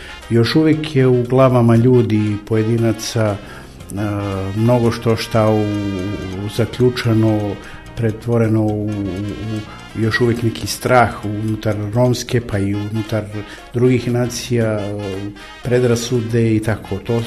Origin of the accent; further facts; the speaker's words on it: Serbia; kažem opet srpska jer ja sam Srbin po državljanstvu